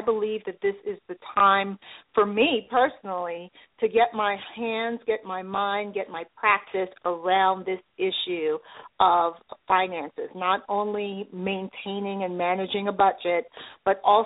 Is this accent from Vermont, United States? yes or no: no; New York City, New York, United States; I'm a native New Yorker, so are you